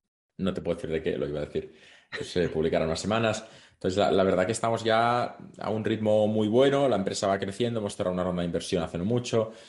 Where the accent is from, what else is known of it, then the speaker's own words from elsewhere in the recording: Catalonia, Spain; Aparte, como soy catalán, no gastaría mucho.